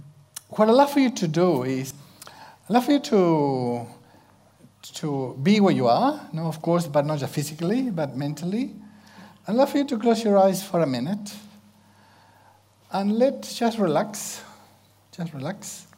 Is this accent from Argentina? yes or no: yes; Argentina; English is a second language; I'm Argentinian. I'm from Argentina. And Italian family. But I think I may have a little bit of Irish.